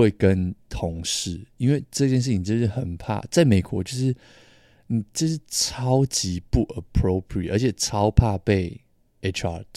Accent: Taiwan; 我身为一个台湾人

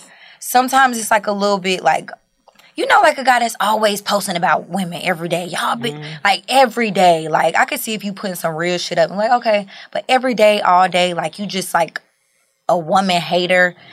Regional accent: North Carolina, United States; So as most know, I'm from North Carolina.

